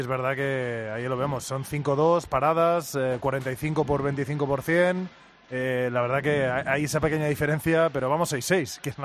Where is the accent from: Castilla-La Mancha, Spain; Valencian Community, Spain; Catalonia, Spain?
Catalonia, Spain; Palafrugell; Entra todo mi pueblo ahí, entra todo Palafrugell. Podemos meter a todo Palafrugell ahí dentro.